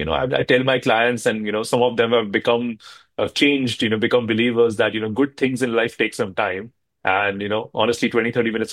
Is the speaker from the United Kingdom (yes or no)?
no; India; now in United States; I grew up in India. But when I came to the States and did a lot of consulting